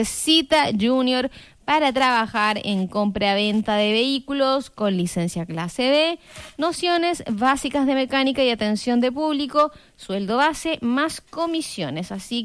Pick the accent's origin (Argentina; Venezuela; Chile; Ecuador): Chile; como buen chileno, comprando el regalo a última hora